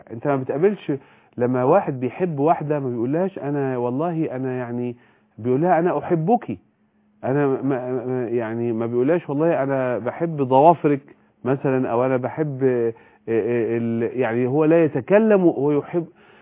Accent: Egypt; نحن في مصر

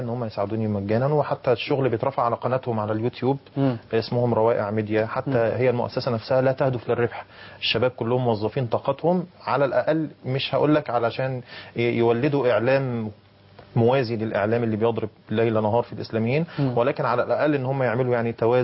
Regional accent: Alexandria, Alexandria Governorate, Egypt; أنا من جذور صعيدية، يعني الجذور صعيدة، بس أنا اتولدت في اسكندرية وعشت طول عمري فيها يعني.

